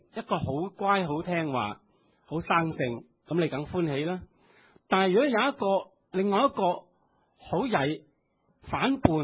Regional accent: China; 人生四大乐事，我哋中国系边四个啊？

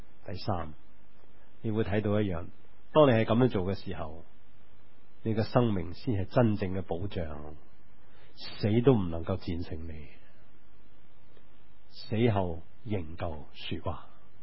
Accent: Hong Kong; 或许是带来我们香港人的祝福

